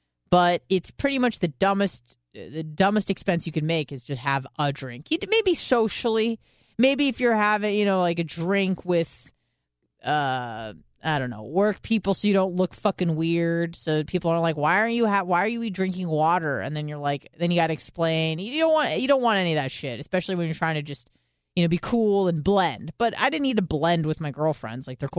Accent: San Diego, California, United States; also born or lived in Idaho; So being the snob that I am from San Diego, I very much considered Idaho to be what

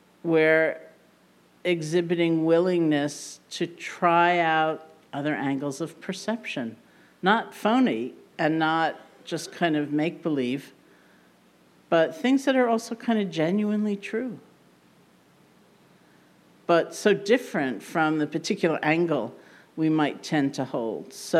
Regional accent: New York, United States; Now I, being a New Yorker, where's my friend from? Boston. Hey! I, being a New Yorker, don't find that my first impulse.

